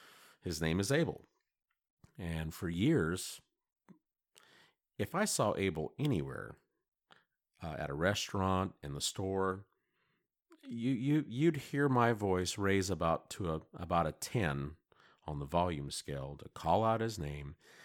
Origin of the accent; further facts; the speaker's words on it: Texas, United States; Well, I'm from the Central Texas area, born and raised